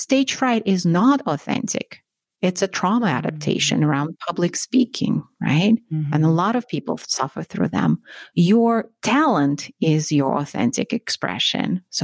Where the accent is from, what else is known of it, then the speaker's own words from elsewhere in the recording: Russia; I grew up in Russia. My grandparents lived through World War II in Russia